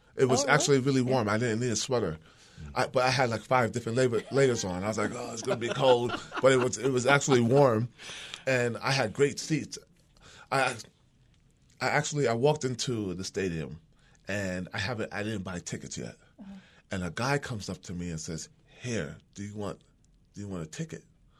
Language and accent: English; New York, United States; But well, I'm a Knicks fan. I'm from New York.